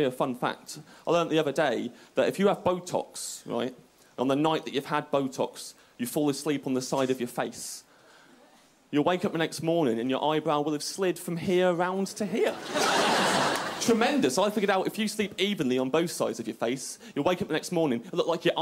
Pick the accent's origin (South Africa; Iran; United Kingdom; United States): United Kingdom; Kettering, East Midlands; I'm from Kettering, which is a small town next to the Weetabix factory.